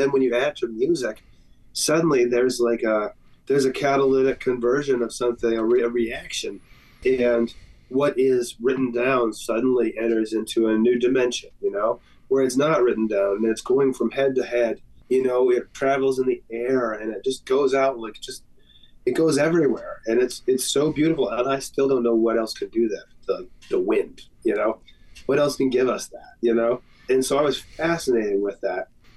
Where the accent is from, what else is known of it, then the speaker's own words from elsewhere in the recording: Idaho, United States; another function of growing up in Idaho was that when I was growing up, we had two TV stations